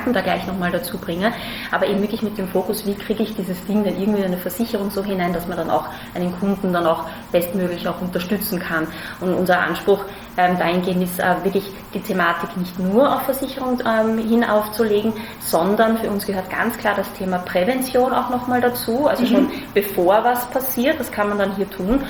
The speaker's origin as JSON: {"language": "German", "country": "Austria", "said": "an meinem Akzent hört man, dass ich keine Deutsche bin. Also ich bin tatsächlich selber Österreicherin"}